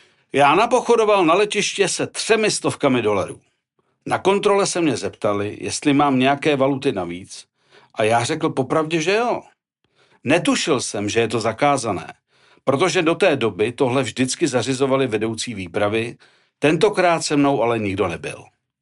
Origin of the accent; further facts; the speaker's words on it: Teplice, Ústí nad Labem Region, Czechia; Když tedy vyřizoval můj přestup z rodných Teplic